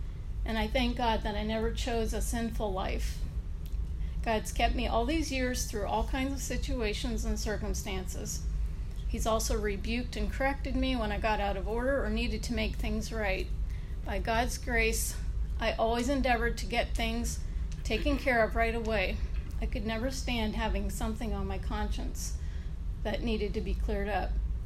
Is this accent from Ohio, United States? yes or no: yes; Sugarcreek, Ohio, United States; also born or lived in Dover; I was born in Dover, Ohio, and I've lived all my life in Sugar Creek, and some people come for Amish country, but that's where I've grown up, and it's a great place to be.